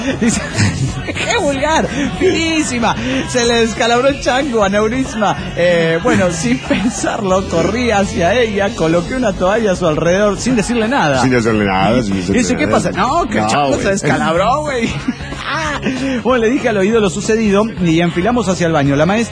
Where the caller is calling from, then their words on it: Monterrey, Nuevo León, Mexico; de Monterrey, Nuevo León, México.